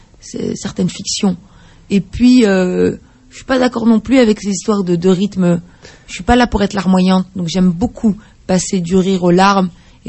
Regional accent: Brussels, Brussels-Capital Region, Belgium; J'ai grandi à Bruxelles, d'une famille de 4 enfants.

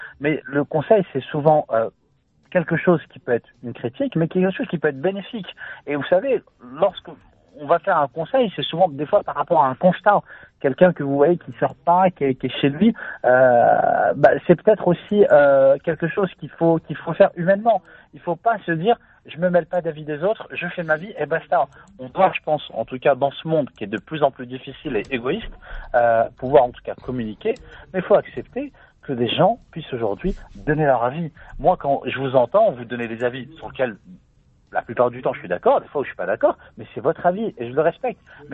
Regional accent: France; born there; Je suis né en France, je sais pas lire l'arabe.

